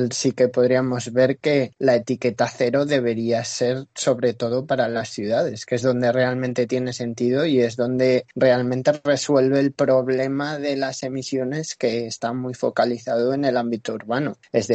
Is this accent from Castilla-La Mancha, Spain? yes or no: yes; Castilla-La Mancha, Spain; pero por ejemplo en mi pueblo de Guadalajara